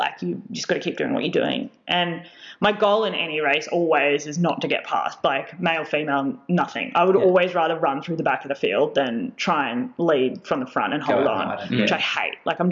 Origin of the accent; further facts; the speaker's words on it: Gold Coast, Queensland, Australia; So I was like, I'm from the Gold Coast. Like, I have heat in my favor.